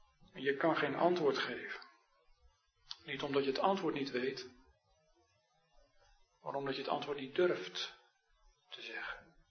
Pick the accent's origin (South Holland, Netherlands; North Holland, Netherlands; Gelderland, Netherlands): Gelderland, Netherlands; Harderwijk; Als die oude vrouw in de plaats waar ik opgegroeid ben in Harderwijk.